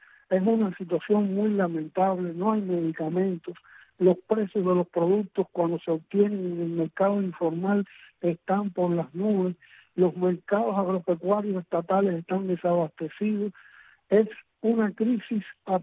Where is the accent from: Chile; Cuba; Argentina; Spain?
Cuba; Estoy muy triste como cubano